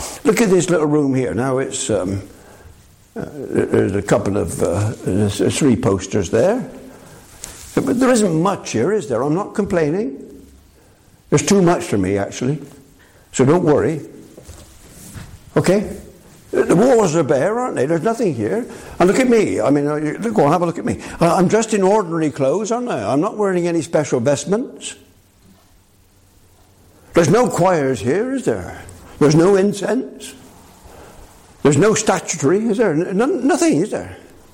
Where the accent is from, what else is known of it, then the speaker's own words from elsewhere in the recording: Bristol, South West England, United Kingdom; my forefathers, I come from Bristol in the west of England. My forefathers, way back of course, members of the Broadmead Baptist Church.